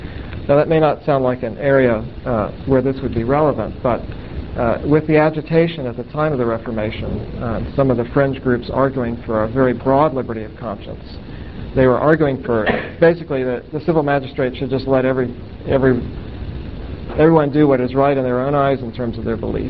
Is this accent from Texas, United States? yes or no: yes; Texas, United States; And even when I was growing up in Texas, the so-called blue laws were still enforced.